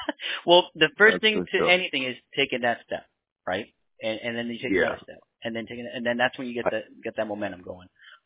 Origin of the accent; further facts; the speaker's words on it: Bronx, New York, United States; born there; I was born in the Bronx.